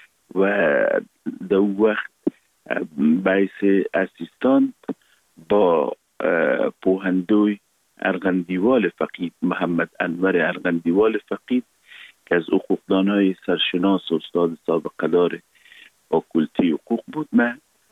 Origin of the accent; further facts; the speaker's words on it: Kabul, Afghanistan; born there; در 100 سال اخیر تقریبا دمی حدود پدر کلان و پدر فقیدم در کابل زندگی کردن و من متولد کابل هستم. در فامیل روشنفکر و منور و کارمند دولتی به دنیا آمدیم.